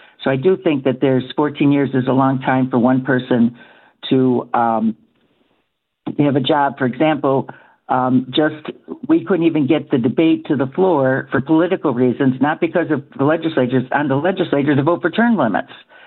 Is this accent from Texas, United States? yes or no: no; Buffalo, New York, United States; growing up in Buffalo and working in our Amherst party